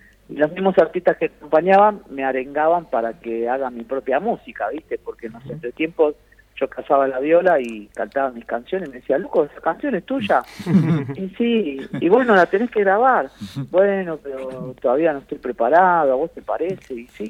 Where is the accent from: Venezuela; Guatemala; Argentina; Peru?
Argentina; Buenos Aires; moved away as an adult; also born or lived in Barcelona, Spain; now in Zurich, Switzerland; estoy acá desde hace 9 años, anteriormente viví en Barcelona 14, y bueno, me crié en Buenos Aires, Argentina, hasta los 29 años, y luego me vine para las Europas.